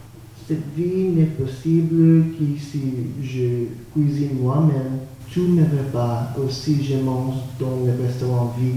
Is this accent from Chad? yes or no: no; United States; moved away as an adult; Je suis né aux États-Unis et j'y ai résidé pendant 19 ans.